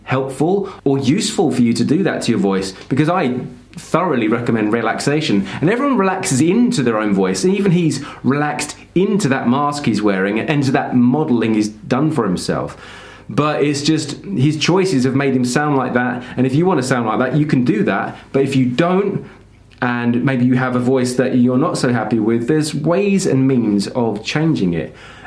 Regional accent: London, United Kingdom; If I was brought up in India, I wouldn't have the same accent as I do having been brought up in London.

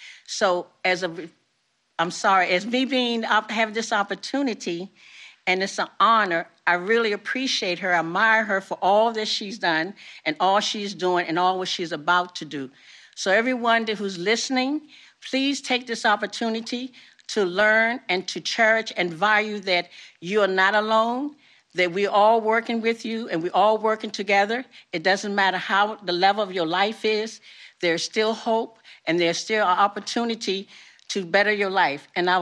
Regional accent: Washington, District of Columbia, United States; I am born and raised in Washington, D.C.

